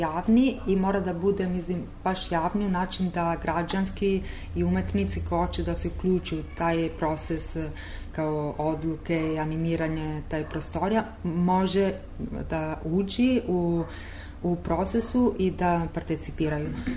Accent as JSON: {"language": "Serbian", "country": "Italy", "second_language": "Serbian", "said": "iz Italije sam i sam performing artist."}